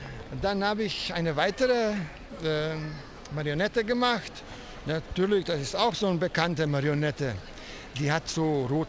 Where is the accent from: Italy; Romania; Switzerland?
Italy; German is a second language; now in Cologne, Germany; Ich komme aus Italien und mache Straßenmusik seit Jahren hier in Köln.